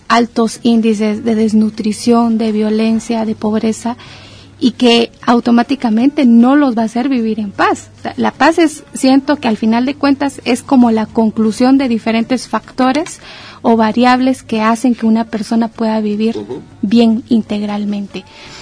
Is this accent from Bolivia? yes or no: no; Guatemala; Es importante resaltar que como guatemaltecos, cuando, bueno, que no estuvimos en la guerra de manera directa